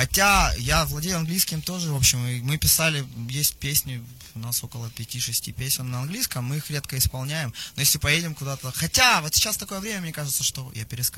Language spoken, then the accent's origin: Russian; Kharkiv, Kharkiv Oblast, Ukraine; Я из Харькова, у нас никто по-украински не говорит, к сожалению.